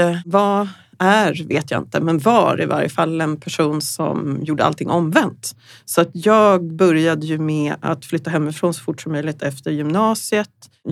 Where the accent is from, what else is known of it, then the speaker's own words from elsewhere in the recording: Stockholm, Stockholm County, Sweden; kommer från Stockholm, eller utanför Stockholm. Har nästan bott i Stockholm hela mitt liv. Gjort en avstickare i Tyskland i 1,5 år ungefär när jag jobbade för Adidas.